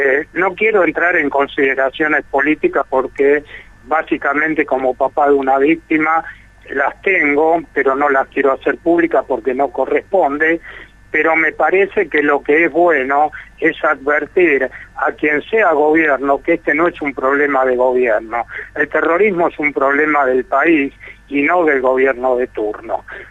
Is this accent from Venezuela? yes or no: no; Argentina; realmente nos indignó, creo que como muchísimos argentinos